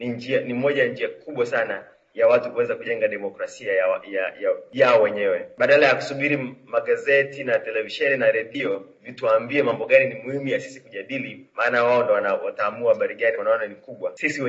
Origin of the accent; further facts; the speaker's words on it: Tanzania; Na ni wajibu wetu sisi wazungumzaji wa Kiswahili, hasa tumetoka Tanzania ambapo Kiswahili kina nafasi ya pekee katika utaifa wetu na uzalendo wetu